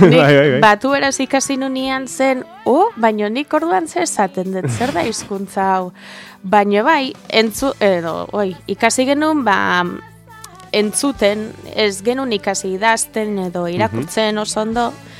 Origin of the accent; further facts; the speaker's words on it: Boise, Idaho, United States; etxean asko hitz egiten genuen txikitan, nere gurasoek lagundu zuten Boiseko ikastola sortzen, eta ba, txikitatik daukagu ohitura euskera hitz egiteko